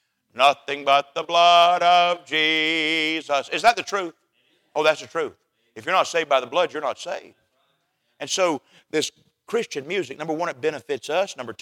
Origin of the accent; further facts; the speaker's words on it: Southern US, United States; Can I tell y'all something? I'm from the South.